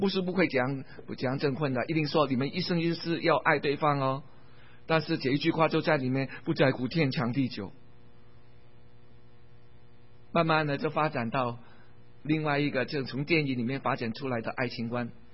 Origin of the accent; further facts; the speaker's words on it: Hong Kong; Chinese is a second language; 在香港，如果你从香港来了，你知道我从香港来了，你听我的国语就知道了哈。